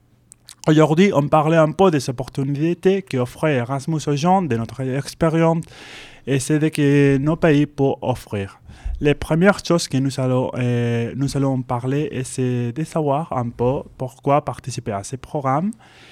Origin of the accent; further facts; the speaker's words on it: Spain; French is a second language; je viens d'Espagne